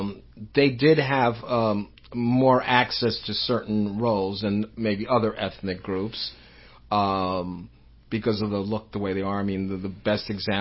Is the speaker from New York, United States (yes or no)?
yes; New York City, New York, United States; I didn't grow up in a small town. I grew up in New York City, so, I mean, I had the world at my feet in terms of movies and the cinema